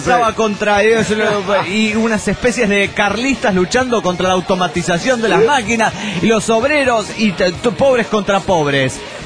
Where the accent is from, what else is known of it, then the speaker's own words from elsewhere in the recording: Lima, Peru; de Lima, Perú.